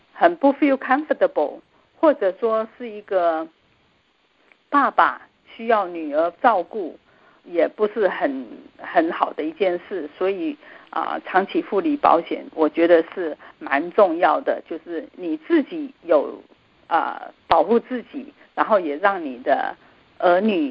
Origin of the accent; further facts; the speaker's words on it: China; 我现在就是想知道说，我们中国人很怕讲什么东西呢？